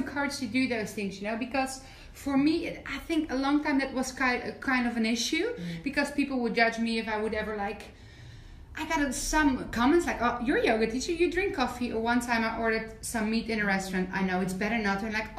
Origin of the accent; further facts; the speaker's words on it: Netherlands; That's a very nice end, because I'm from Holland.